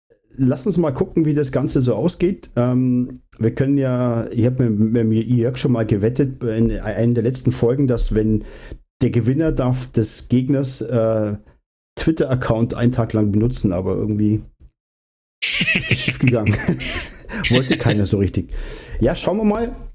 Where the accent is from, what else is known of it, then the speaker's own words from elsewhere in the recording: Bavaria, Germany; weil als Oberbayer oder als Allgäuer ist ja Bad Tölz nicht so weit weg